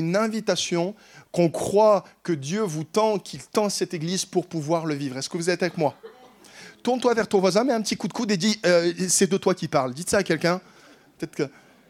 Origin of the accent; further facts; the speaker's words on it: France; Ah, ça, en tant que Français, qu'est-ce qu'on a une capacité à dire ce qui n'est pas bon chez les gens?